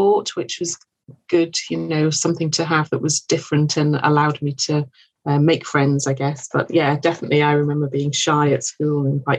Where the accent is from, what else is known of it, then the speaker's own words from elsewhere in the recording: North West England, United Kingdom; I grew up in Lancashire. I was born in Lancashire. And I grew up partly in Lancashire, and then we moved around as a family because my dad was an engineer for Pilkington's, the glass company.